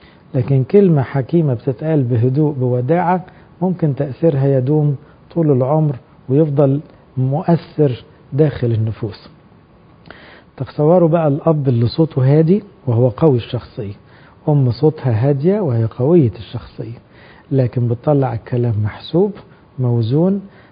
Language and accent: Arabic; Egypt; لأنه إحنا كمصريين عموما صوتنا عالي شوي